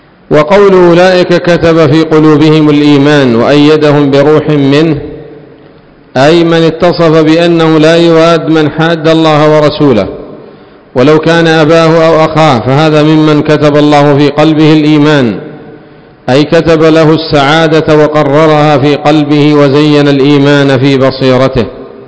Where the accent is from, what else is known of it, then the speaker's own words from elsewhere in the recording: Yemen; عندنا في اليمن